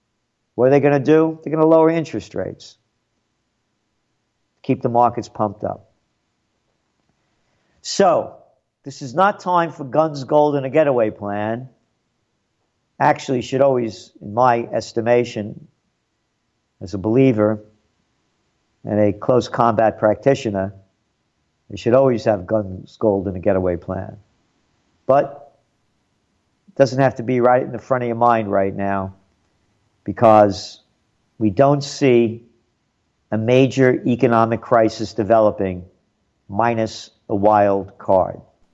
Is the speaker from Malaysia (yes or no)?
no; United States; my passion being an American and the freedom that I used to have that I couldn't be if I was born anywhere else.